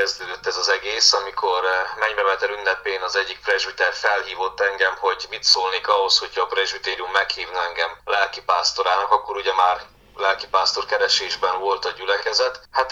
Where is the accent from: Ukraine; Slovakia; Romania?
Ukraine; Palágykomoróc, Zakarpattia Oblast; ez egy nagyon régi magyar falucska, ahol születtem és nőttem fel.